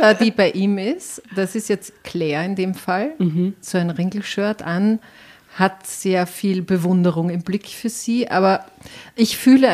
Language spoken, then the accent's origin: German; Styria, Austria; Aus der Obersteiermark, aus dem Ennstal in der Nähe von Schladming.